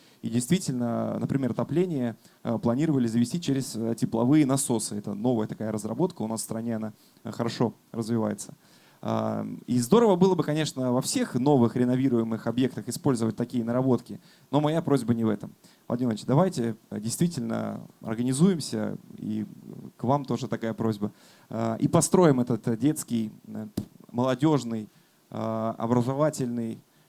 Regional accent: Kursk, Kursk Oblast, Russia; Я сам из Курска.

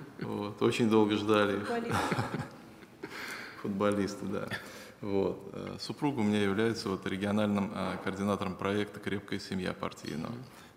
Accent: Saratov, Saratov Oblast, Russia; Хочу представить вам нашу многодетную семью … Мы из Саратова, из города.

